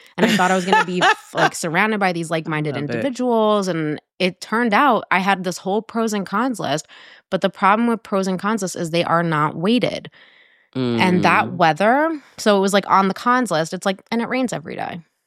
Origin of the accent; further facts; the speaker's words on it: New Jersey, United States; moved away as an adult; also born or lived in Middletown, Connecticut / New York; now in Portland, United States; So I moved from Middletown, Connecticut, where I went to college. I'm from mm-hmm. New Jersey. And then I went to New York. And then I lived in New York for 5 years-ish, 5 and a half. And then I moved to Portland, Oregon